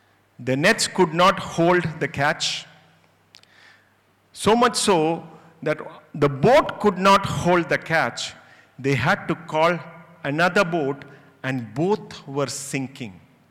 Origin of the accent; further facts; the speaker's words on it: India; I cannot change my Indianness. I am an Indian, right?